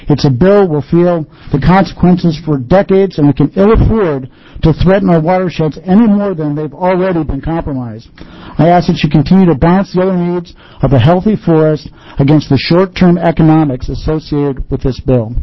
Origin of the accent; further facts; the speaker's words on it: Tualatin, Oregon, United States; I'm a I'm from Tualatin.